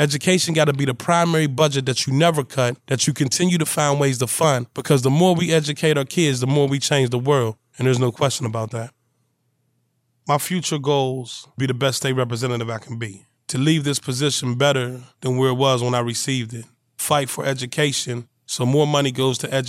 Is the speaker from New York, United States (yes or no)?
no; Pennsylvania, United States; I grew up on Collins Avenue. And at the time, we had three high-rise buildings, a lot of drugs, a lot of dope in my community. And so watching the whole East Liberty transform